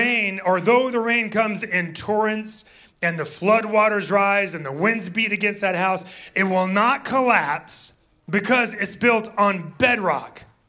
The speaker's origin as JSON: {"language": "English", "town": "Orlando", "region": "Florida", "country": "United States", "tie": "born or raised there", "said": "some of my part of my backstory was growing up in Orlando and starting to play drums"}